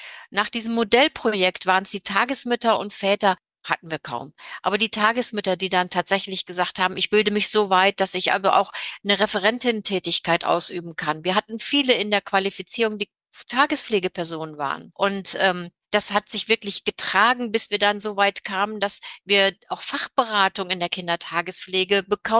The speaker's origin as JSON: {"language": "German", "region": "North Rhine-Westphalia", "country": "Germany", "said": "ich komme hier aus dem Rhein-Kreis Neuss."}